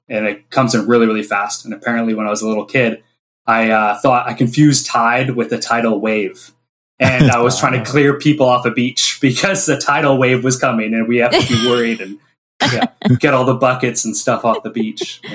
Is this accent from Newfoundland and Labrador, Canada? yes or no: no; New Westminster, British Columbia, Canada; Oh, BC. Actually, just outside of Vancouver. So, New Westminster is where I call home.